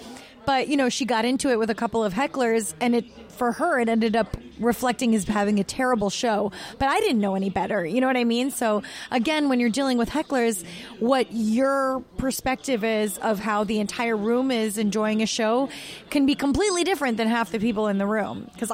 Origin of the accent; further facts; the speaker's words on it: West Palm Beach, Florida, United States; I grew up in West Palm Beach. I went to high school in West Palm down south